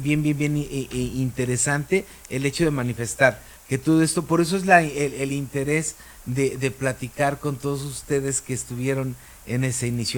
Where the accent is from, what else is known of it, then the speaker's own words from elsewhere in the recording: Mexico City, Mexico; Yo también vengo de la Ciudad de México